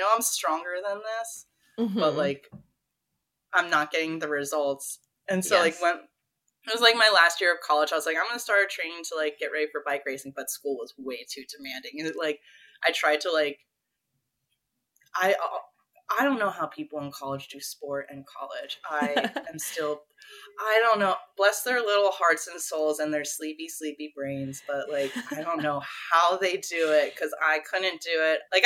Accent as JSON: {"language": "English", "town": "Philadelphia", "region": "Pennsylvania", "country": "United States", "said": "Yeah, so I actually grew up skiing. I'm originally from Philadelphia, and my parents were super into skiing."}